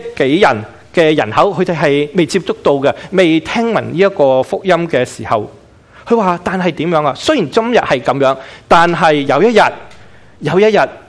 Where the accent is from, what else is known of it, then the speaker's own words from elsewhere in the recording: Guangdong, China; 又系知道我哋广东人中意食嘢嘅